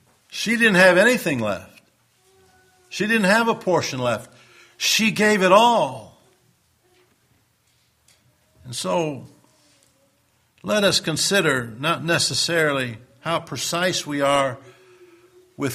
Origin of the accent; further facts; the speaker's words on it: Detroit, Michigan, United States; I grew up in the Detroit area